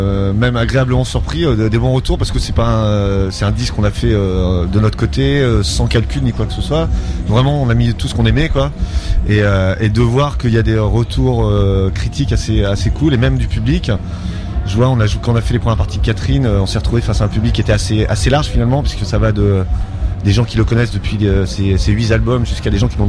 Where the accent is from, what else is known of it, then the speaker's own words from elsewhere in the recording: France; puisqu'on est français